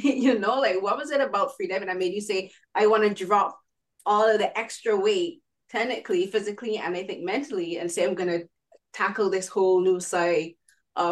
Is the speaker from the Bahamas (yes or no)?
no; Barbados; for me, I'm from the Caribbean, I'm from Barbados.